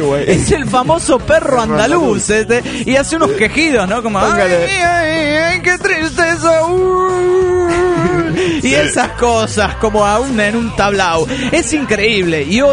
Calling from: Caracas, Capital District, Venezuela; de Caracas, Venezuela.

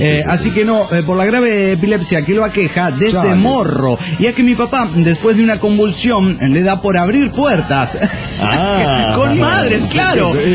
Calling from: Guadalajara, Jalisco, Mexico; de Guadalajara, Jalisco, México.

